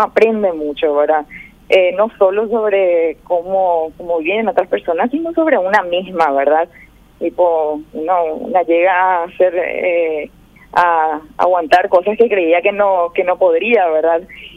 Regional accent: Paraguay; moved away; Pero puedo hablar también por lo que viví, ¿verdad?, con personas de otros países y también otros paraguayos.

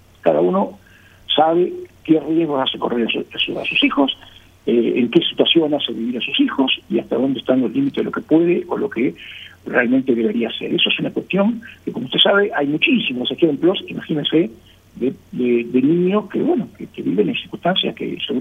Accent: Paraguay; soy todo paraguayo.

